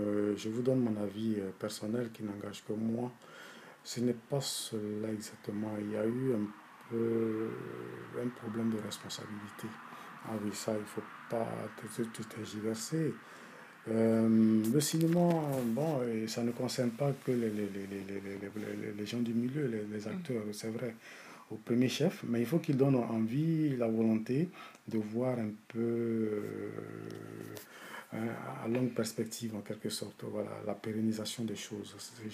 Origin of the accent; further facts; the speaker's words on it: Burkina Faso; que ce soit chez nous au Burkina ou bien ailleurs